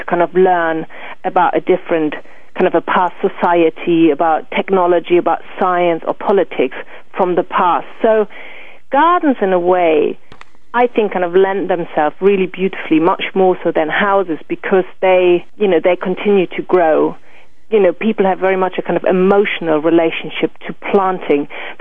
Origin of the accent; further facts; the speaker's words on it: Germany; because I'm from Germany